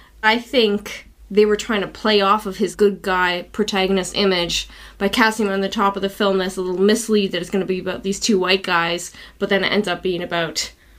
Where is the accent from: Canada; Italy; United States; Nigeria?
Canada; We're Canadian. Let's eat more bacon.